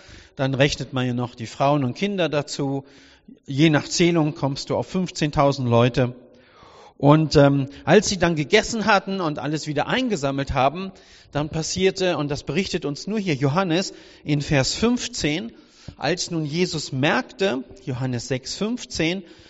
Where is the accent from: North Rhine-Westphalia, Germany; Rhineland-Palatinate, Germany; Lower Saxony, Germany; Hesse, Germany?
Rhineland-Palatinate, Germany; Montabaur; Alle die mich kennen und die mich nicht kennen, ich komme aus Montabaur